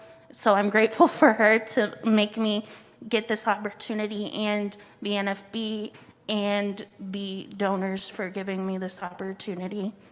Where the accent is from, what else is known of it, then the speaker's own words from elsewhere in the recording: Rockford, Illinois, United States; as you heard. I am from Rockford, Illinois, but I currently reside in DeKalb in a dorm at Northern Illinois University.